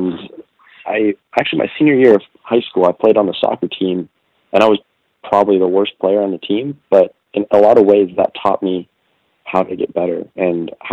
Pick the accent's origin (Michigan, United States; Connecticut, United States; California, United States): California, United States; Stanford; I was born in the Stanford Hospital. Mom and dad both went there. My aunt, uncle, grandpa had a little bit of legacy. I grew up playing the Stanford golf course